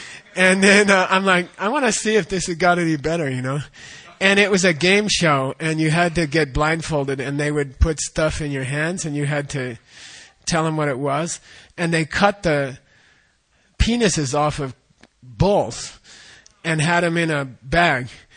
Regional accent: Arizona, United States; My father taught me. We grew up in Arizona.

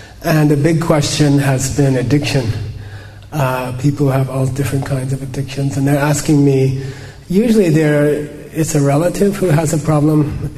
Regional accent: Phoenix, Arizona, United States; So I grew up in Arizona, in Phoenix, not far from here.

